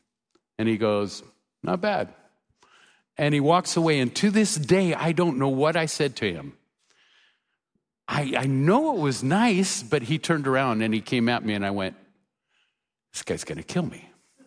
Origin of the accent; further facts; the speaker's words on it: Portland, Oregon, United States; I grew up in Portland, Oregon. I came out of a horrible background.